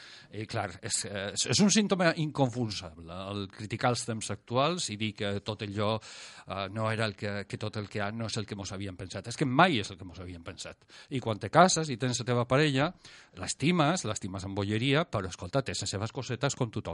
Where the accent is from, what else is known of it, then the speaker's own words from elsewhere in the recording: Bilbao, Basque Country, Spain; Jo vivia en el País Basc, o sigui, us puc dir, jo som de Bilbao i us puc dir que era una situació dura.